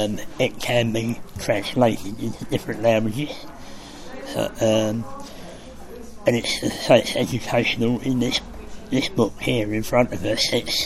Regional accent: London, United Kingdom; I'm actually from London. I'm born in London. I moved up to Durham.

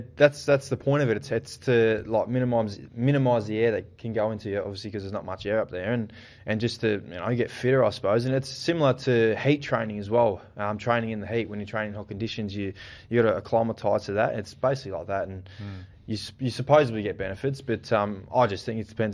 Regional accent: Australia; but being an Australian, he'll probably go pick one. So the more Aussies we can get in the NBA, the better.

